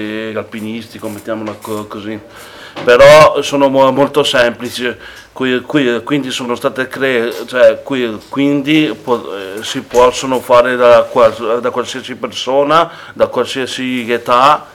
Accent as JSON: {"language": "Italian", "region": "Trentino-Alto Adige", "country": "Italy", "said": "io come trentino la percepisco in una maniera forse più di cuore, perché io, mettiamola così, appartenevo a quello che praticamente era l'impero"}